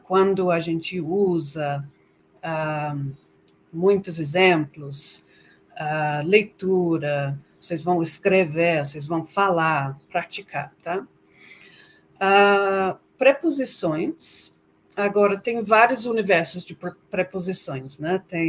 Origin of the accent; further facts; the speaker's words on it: United Kingdom; Portuguese is a second language; Então, eu sou do Reino Unido, mas se fala inglês nos Estados Unidos, na Austrália, no Canadá, na Índia